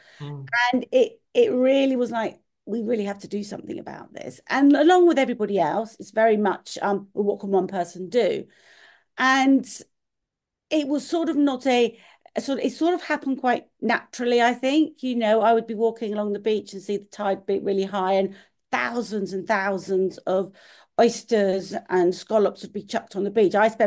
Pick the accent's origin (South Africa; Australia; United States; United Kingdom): United Kingdom; South East England; I grew up on the Isle of Wight. I then moved back after 20 years working in the city